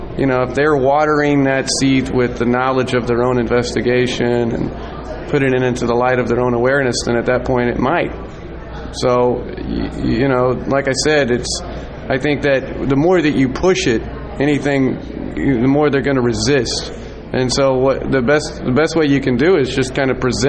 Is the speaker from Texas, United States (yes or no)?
yes; Austin, Texas, United States; I came from Austin, Texas, basically, to come out to Conspiracy